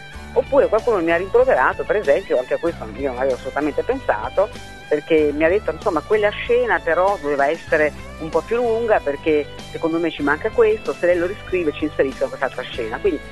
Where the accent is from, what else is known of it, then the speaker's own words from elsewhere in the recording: Emilia-Romagna, Italy; now in Molise, Italy; Io abito nel Molise, pur essendo romagnola